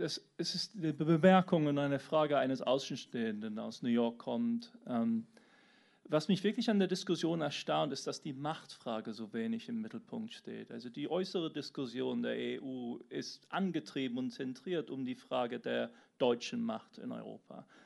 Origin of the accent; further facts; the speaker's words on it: United Kingdom; German is a second language; das ich bestimmt teile, unglücklich als Brite natürlich